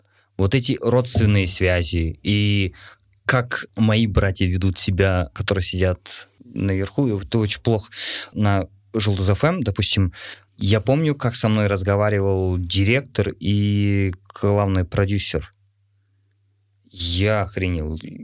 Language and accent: Russian; Kazakhstan